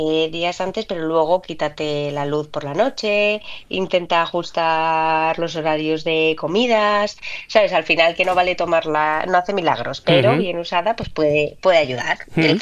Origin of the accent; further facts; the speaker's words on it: Spain; que así somos los españoles, que estiramos más el día que nadie.